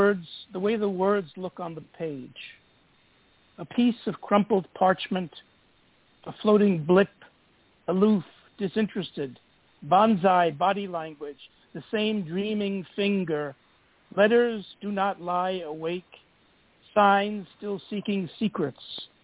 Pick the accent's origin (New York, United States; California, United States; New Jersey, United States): New York, United States; born there; first language German; I'm the child of refugees from Vienna, so I grew up with German as my native tongue, but I never studied German in school. So I was born here. I was born in New York. So I really have two native tongues